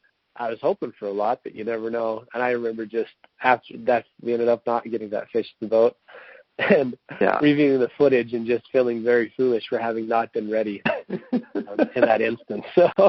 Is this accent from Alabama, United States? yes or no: no; Utah, United States; I'm from Utah, being here, we had a lot of snow this year